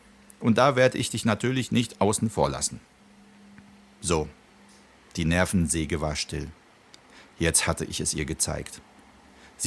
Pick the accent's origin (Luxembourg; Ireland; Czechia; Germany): Czechia; Prague; Ich kenne das auch aus meiner Kindheit in Tschechien und wirklich in Prag, als der Wenzelsplatz noch leer war, keine Touristen.